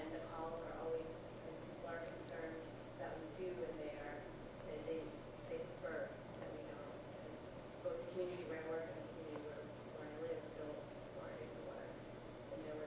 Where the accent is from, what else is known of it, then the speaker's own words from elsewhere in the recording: Oregon, United States; I'm also from Oregon